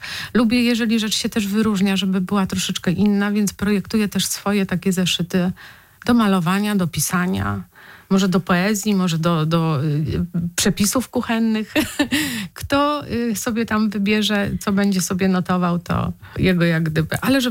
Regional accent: Kielce, Świętokrzyskie Voivodeship, Poland; Ja też jestem z Kielc.

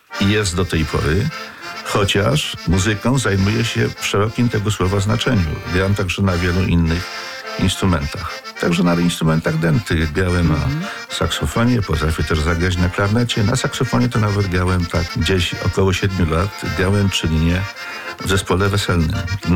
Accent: Sypów, Świętokrzyskie Voivodeship, Poland; Pochodzę z małej wioski Sypów w gminie Działoszyce. W czasie mojej młodości, mojego dzieciństwa, wszędzie królowała muzyka ludowa.

